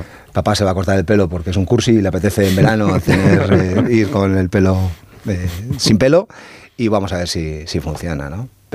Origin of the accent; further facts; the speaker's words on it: Basque Country, Spain; Bueno, yo cuento esto con naturalidad, insisto, aún siendo vasco, porque no hace falta ser vasco para tener pudor en contar estas cosas